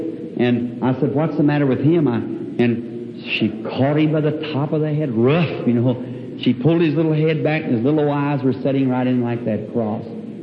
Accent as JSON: {"language": "English", "country": "United States", "said": "Now, I think if there's one thing that this nation has done, I'm an American, God knows that."}